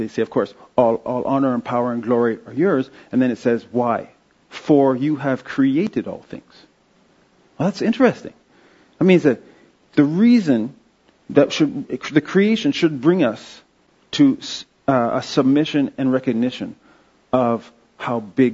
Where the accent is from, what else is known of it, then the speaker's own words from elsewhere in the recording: Quebec, Canada; also born or lived in Toronto; even though I'm clearly English from Toronto. But grew up in Quebec.